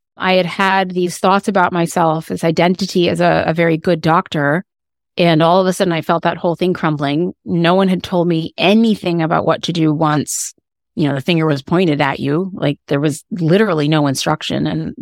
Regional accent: Rhode Island, United States; And I'm from Rhode Island, and it was just very, very slow process.

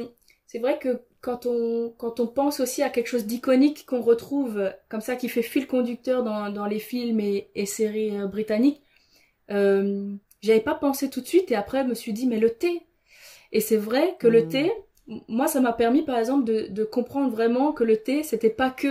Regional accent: France

